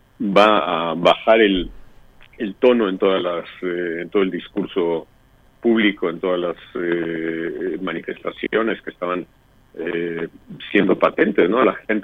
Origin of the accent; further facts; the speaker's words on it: Mexico; now in United States; Soy nacido en México, crecido entre la comunidad conservadora de México que se llama Betel, uh-huh, y la comunidad que fundaron mis abuelos, que eran ortodoxos